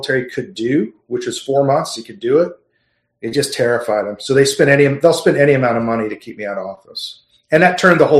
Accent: Plainview, Texas, United States; They actually go through my hometown of Plainview, Texas.

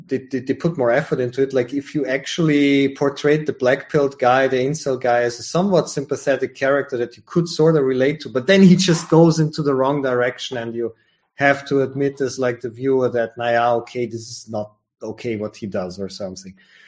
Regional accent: Austria; a kid growing up in Austria, never seen a black person in my life.

